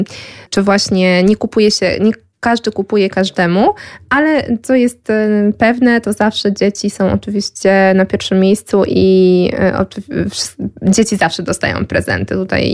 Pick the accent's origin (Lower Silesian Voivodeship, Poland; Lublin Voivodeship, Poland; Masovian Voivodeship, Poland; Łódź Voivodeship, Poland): Łódź Voivodeship, Poland; Skierniewice; ja pochodzę ze Skierniewic, więc nie jest to najmniejsze miasto, no ale nie jest to Warszawa, Łódź, Kraków czy Gdańsk.